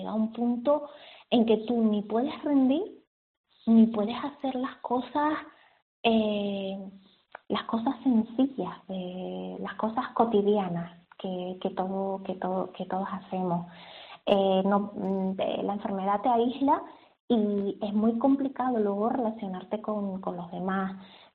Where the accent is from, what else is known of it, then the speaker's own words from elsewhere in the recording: Valle Gran Rey, Canary Islands, Spain; yo no soy de aquí, yo soy de La Gomera, de un pueblo muy bonito, de Valle Gran Rey.